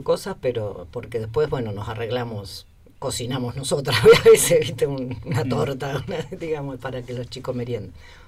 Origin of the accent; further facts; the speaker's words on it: Currumahuida, Córdoba, Argentina; No, yo soy del Rincón Currumahuida